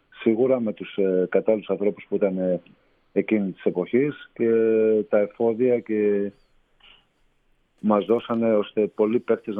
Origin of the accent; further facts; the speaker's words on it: Karditsa, Thessaly, Greece; Το κάνω αποκλειστικά για την πόλη μου και για αυτή την προσπάθεια που έκανα πέρυσι. Και γι' αυτό είναι ο λόγος που προσπαθώ και να τονίζω κάθε φορά που βρίσκομαι στην Καρδίτσα όπως τώρα